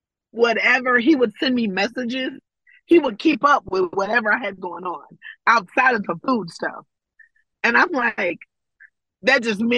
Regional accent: Katy, Texas, United States; because I grew up in Katy, I would tell everybody about it.

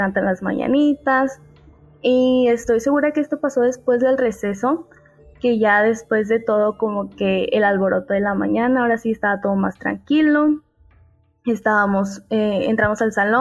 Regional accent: Mexico; yo soy de México. Me encontraba en ese tiempo estudiando la preparatoria en cuarto semestre.

